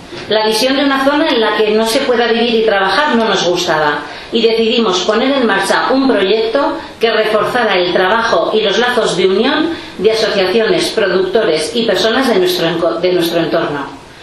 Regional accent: Olondriz, Navarre, Spain; vengo de Olondris, de un pueblo del Valle de Erro.

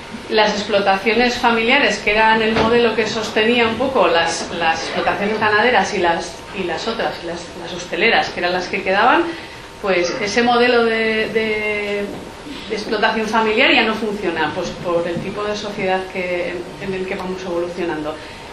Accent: Basaburua, Navarre, Spain; Pues eso, venimos de Basaburua

